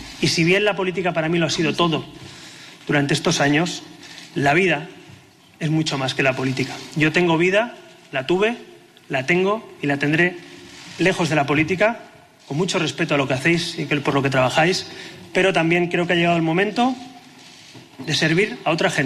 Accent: Catalonia, Spain; Llevo años peleando para que en mi tierra, en Cataluña, nos demos la mano

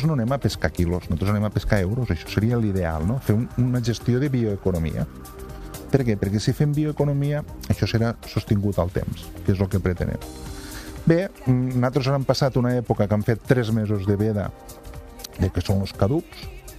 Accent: La Ràpita, Catalonia, Spain; Sí, claro, i vinc de la Ràpita

